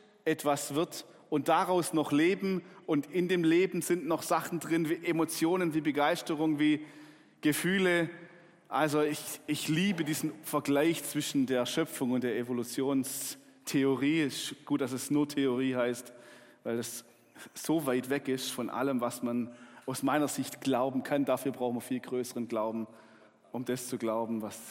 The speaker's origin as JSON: {"language": "German", "region": "Baden-Württemberg", "country": "Germany", "said": "als Schwabe, als eifriger Schwabe und auch als schaffiger Schwabe"}